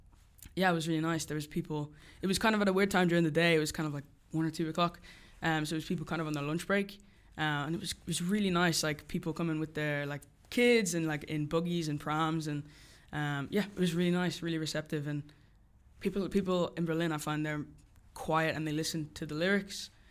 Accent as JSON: {"language": "English", "town": "Dublin", "region": "Leinster", "country": "Ireland", "tie": "born or raised there", "said": "he lives like 30 minutes from where I grew up in Dublin."}